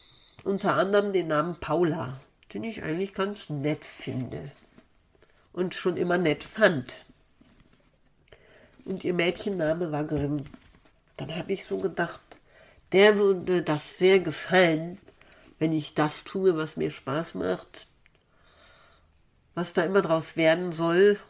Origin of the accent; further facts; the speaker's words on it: North Rhine-Westphalia, Germany; born there; now in Kerpen, Germany; 24.12.1965 in Issum, Ortsteil Sevelen, am linken Niederrhein geboren. Ich lebe auch wieder am linken Niederrhein, allerdings seit 2014 nicht mehr in meinem Geburtsort, sondern in der Gemeinde Kerpen.